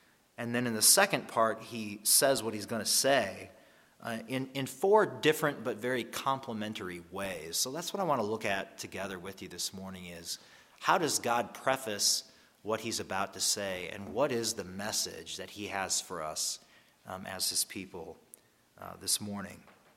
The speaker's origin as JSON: {"language": "English", "region": "Minnesota", "country": "United States", "tie": "born or raised there", "said": "now that I'm a Minnesotan again, I grew up here in the state, but now that I moved back, I have to find a way to enjoy winter again, right?"}